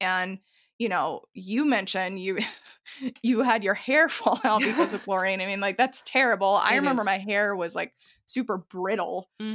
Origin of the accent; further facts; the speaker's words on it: Texas, United States; I grew up in Texas, where, I mean, you'd be hard to find a house that didn't have a pool.